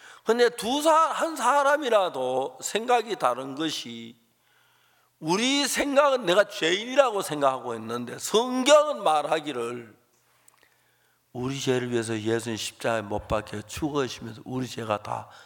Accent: Seonsan, North Gyeongsang, South Korea; 경북 선산에 저희 고향 교회가 있었는데

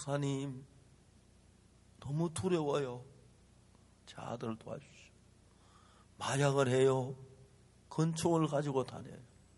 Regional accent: Seonsan, North Gyeongsang, South Korea; 제 고향이 가까운 선산인데 우리 같이 어릴 때 자랐던 친구들이

